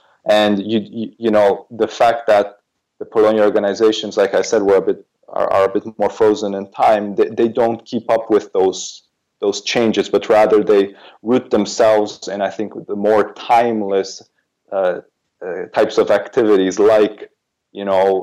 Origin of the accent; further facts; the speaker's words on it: Canada; now in Europe; like I did when I was growing up in Canada, and then I decided to actually come to Europe